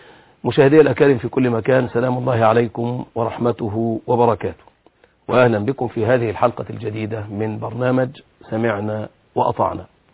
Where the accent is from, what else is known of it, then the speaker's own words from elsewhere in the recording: Egypt; ما زلنا نعيش أجواء في بلدنا مصر